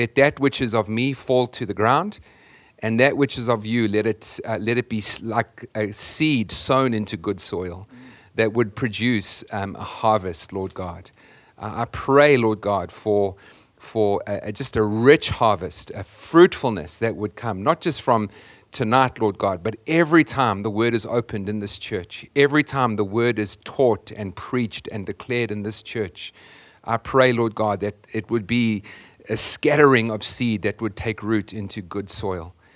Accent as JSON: {"language": "English", "country": "United Kingdom", "said": "And I realized that I'm British when the first thing that I wanted to do climbing off the airplane was eat a pork pie."}